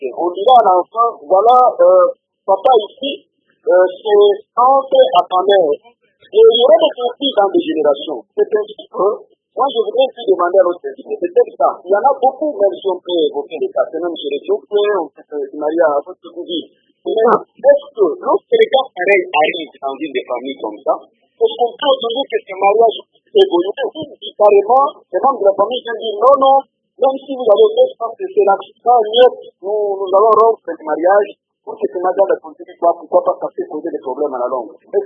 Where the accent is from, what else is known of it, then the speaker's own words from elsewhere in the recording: Katanga, DR Congo; chez nous, au Katanga, effectivement, ici, même à Colosi.